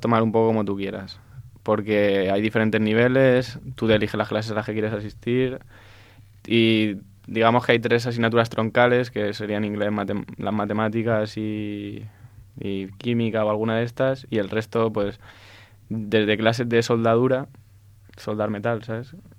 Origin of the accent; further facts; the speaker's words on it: Alicante, Valencian Community, Spain; Y yo, pues, soy español, soy más tradicional y me gusta.